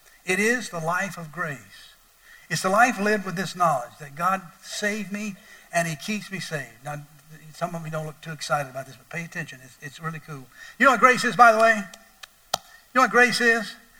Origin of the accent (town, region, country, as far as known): Atlanta, Georgia, United States; born there